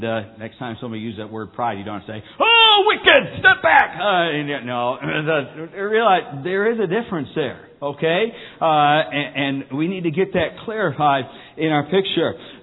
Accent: United States; I didn't choose the country I was born in. I'm grateful I'm an American.

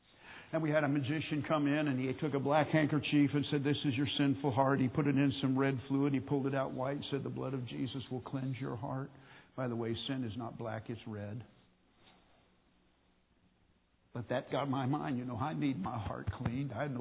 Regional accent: Hutchinson, Kansas, United States; born there; I was born in Grace Hospital in Hutchinson, Kansas, July 24th, 1955.

